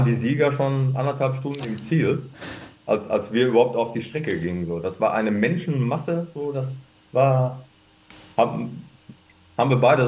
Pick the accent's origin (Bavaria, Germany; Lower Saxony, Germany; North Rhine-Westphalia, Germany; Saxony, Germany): North Rhine-Westphalia, Germany; Dortmund; Ich bin ja, hatte ich vorhin schon gesagt, gebürtiger Dortmunder.